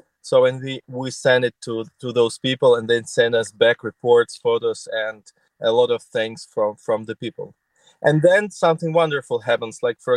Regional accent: Kyiv, Ukraine; English is a second language; I'm from Kyiv

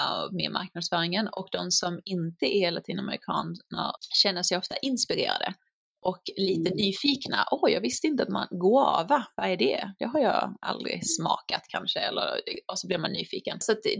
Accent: Sweden; Man är ju ganska orädd som svensk

